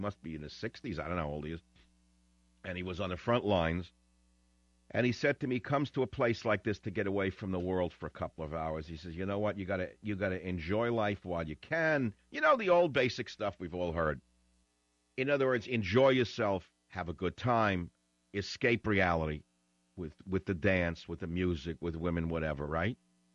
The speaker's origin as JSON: {"language": "English", "region": "New York", "country": "United States", "tie": "born or raised there", "said": "So it's like, you know, Cuban style that I grew up on in New York."}